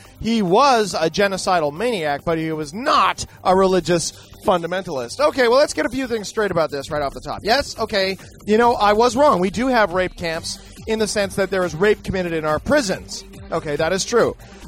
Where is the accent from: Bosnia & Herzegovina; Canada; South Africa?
Canada; I'm Canadian, and as everybody knows, we Canadians are a bunch of pussies.